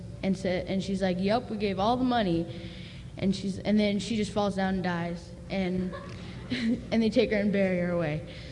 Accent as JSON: {"language": "English", "region": "Georgia", "country": "United States", "said": "I'm from Georgia."}